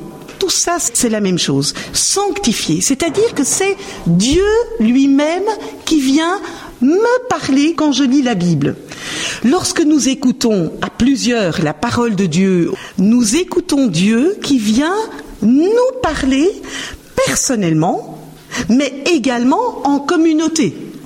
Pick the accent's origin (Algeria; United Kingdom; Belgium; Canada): Belgium; now in France; je suis responsable d'Avance au large. Je suis belge, j'habite en France depuis 19 ans.